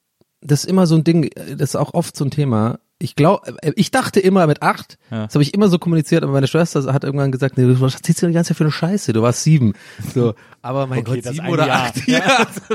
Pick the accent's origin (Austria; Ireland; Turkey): Ireland; Dublin, Leinster; now in Germany; Also zumindest da, wo ich aufgewachsen bin, in Dublin, da so in der Gegend.